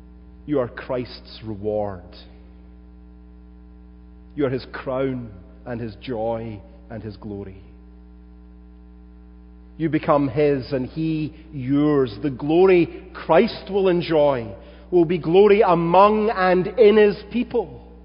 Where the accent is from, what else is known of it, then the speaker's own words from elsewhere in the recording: Glasgow, Scotland, United Kingdom; I was a nobody from Glasgow.